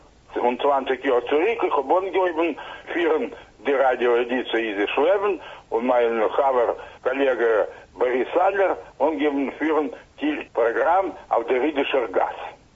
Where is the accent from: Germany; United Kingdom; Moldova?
Moldova; German is a second language; verschiedene Momente von jüdischem Leben bei uns in Moldova